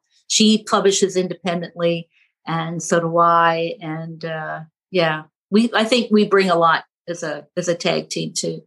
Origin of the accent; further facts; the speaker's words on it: Kitchener, Ontario, Canada; it takes place in present day in my hometown, Kitchener